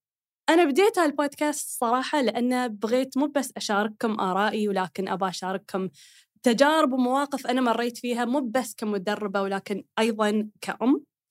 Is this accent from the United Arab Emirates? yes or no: yes; United Arab Emirates; من الإمارات، أنا مواطنة من دولة خليجية